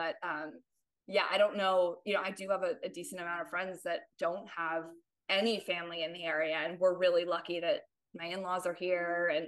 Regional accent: New Jersey, United States; also born or lived in Boston; now in East Bay, United States; I grew up in New Jersey, and my husband and I moved out here after living in Boston for a bit.

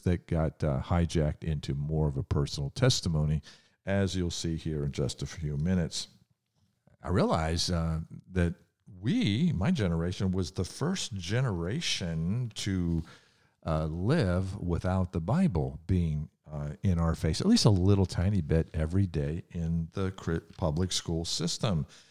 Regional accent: Ohio, United States; I'm remembering the tumultuous days of my youth growing up in the Vietnam era, trying to process the assassinations of JFK, Martin Luther King, Bobby Kennedy. I lived only 1 hour from Kent State.

